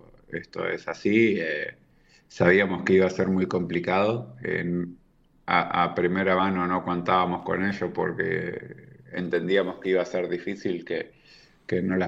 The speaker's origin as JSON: {"language": "Spanish", "region": "Andalusia", "country": "Spain", "said": "Nosotros varios somos de Antequera, entonces cada vez que hacíamos algo o sea, somos de Málaga, perdón"}